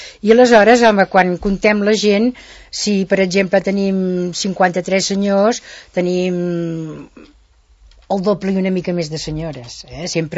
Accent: Terrassa, Catalonia, Spain; now in Sant Cugat del Vallès, Spain; coneixia ningú aquí a Sant Cugat, perquè vinc de Terrassa, fa 25 anys que vinc aquí

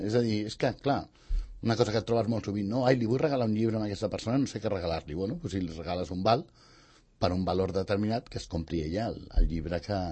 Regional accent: Sant Cugat, Catalonia, Spain; no ens agradaria sortir de Sant Cugat, és el meu poble tota la vida, jo no vull marxar de Sant Cugat, i és el meu poble i me l'estimo molt.

